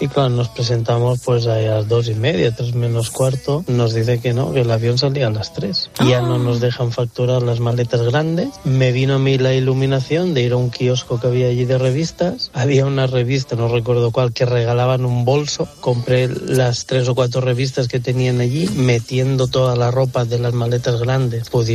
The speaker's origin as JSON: {"language": "Spanish", "town": "Altea", "region": "Valencian Community", "country": "Spain", "said": "somos de Altea, Alicante, y nos íbamos a Barcelona."}